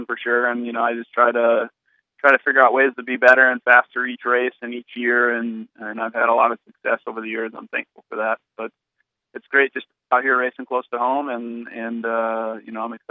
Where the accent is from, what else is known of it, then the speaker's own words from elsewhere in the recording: Thief River Falls, Minnesota, United States; I grew up in Thief River Falls, where the Arcticat factory is